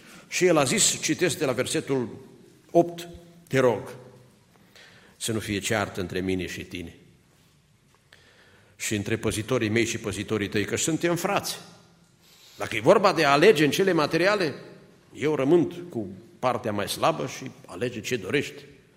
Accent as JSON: {"language": "Romanian", "region": "Apuseni Mountains", "country": "Romania", "said": "eu sunt din Apuseni"}